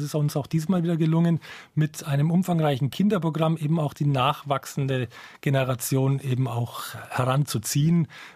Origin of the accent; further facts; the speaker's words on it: Bavaria, Germany; und Sie hören es vielleicht auch heraus, meine Heimat ist eben die fränkische Gegend